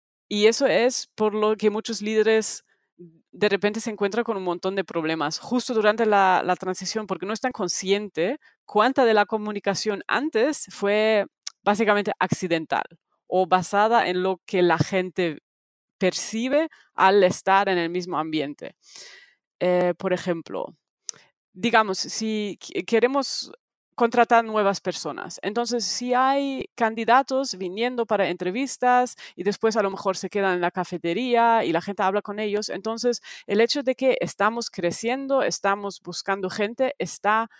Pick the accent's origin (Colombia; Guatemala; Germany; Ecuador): Germany; now in Spain; soy alemana originalmente, pero ahora llevo en España 12 años, si no me equivoco.